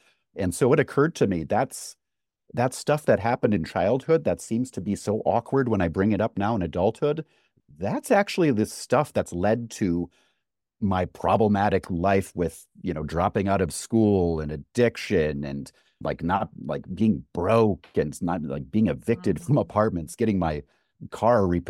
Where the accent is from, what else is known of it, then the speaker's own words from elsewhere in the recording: Wisconsin, United States; I came from Wisconsin. I'm an upper Midwestern boy and with everything that goes along with.